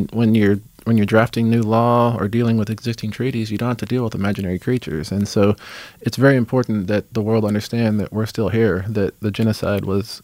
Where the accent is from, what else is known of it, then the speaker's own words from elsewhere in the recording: Texas, United States; I'm not out of Montana. I'm from West Texas